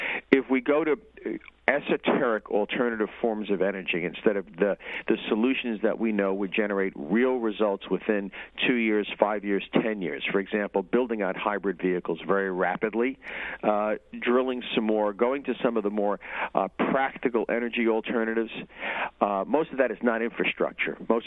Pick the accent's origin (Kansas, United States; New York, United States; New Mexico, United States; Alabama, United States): New York, United States; Queens; I was raised in Queens. I was born in Ferraro's district.